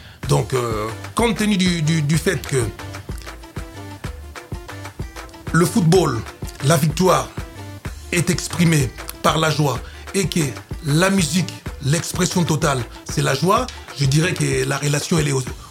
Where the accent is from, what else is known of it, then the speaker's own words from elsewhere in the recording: DR Congo; je suis athlète de haut niveau à mon pays d'origine, la République démocratique du Congo.